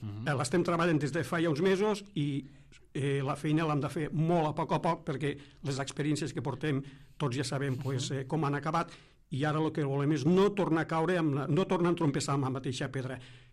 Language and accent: Catalan; Catalonia, Spain; som l'únic poble que al seu nom original portem gravada la seva pròpia identitat, la mar